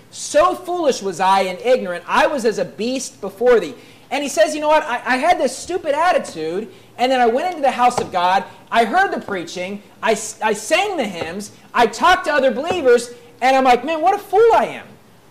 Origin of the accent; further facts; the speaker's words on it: West Virginia, United States; And I know growing up in West Virginia, you know, you'd read things in the newspaper